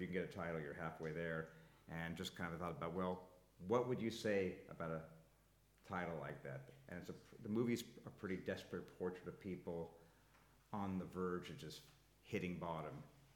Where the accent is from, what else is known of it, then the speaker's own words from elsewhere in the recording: Los Angeles, California, United States; And I'm from Los Angeles, so I grew up in a city.